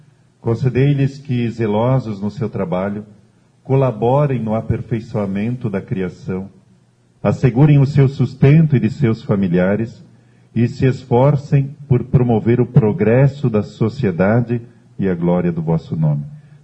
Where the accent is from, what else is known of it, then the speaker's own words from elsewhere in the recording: Nova Veneza, Santa Catarina, Brazil; Eu vejo da minha terra lá, Nova Veneza, no interior de Santa Catarina